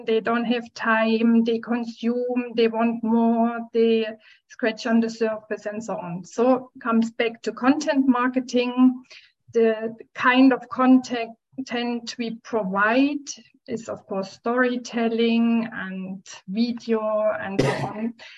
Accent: Switzerland; from Switzerland.

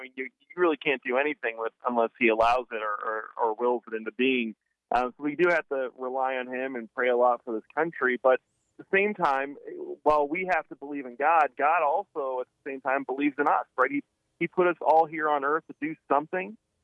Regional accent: Geneseo, Illinois, United States; I'm from the Quad Cities. Moline, I'm from a small town called Geneseo, and my family owns pizza restaurants up there in the Quad Cities.

